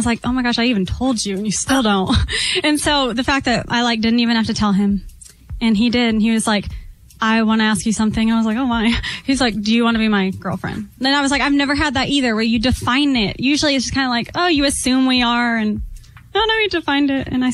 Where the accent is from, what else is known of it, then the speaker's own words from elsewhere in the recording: Kansas, United States; The last one was in Kansas.